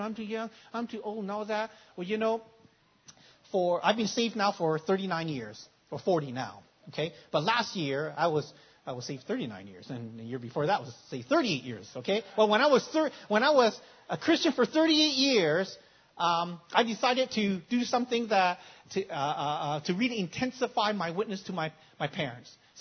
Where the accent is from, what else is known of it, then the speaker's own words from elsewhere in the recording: Victoria, British Columbia, Canada; born there; my parents live in Victoria, Canada. That's where I'm born. I'm a Canadian."